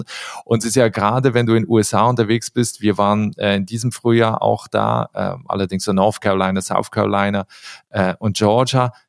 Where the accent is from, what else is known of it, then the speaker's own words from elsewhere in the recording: Basel area, Switzerland; Ich bin so in einem Dorf außerhalb von Basel aufgewachsen